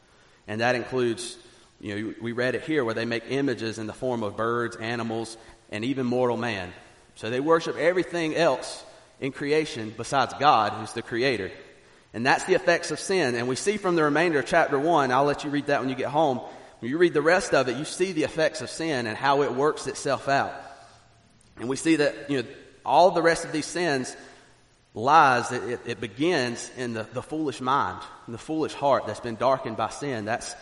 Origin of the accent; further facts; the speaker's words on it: South Carolina, United States; I grew up in South Carolina, I went to school here, went to school there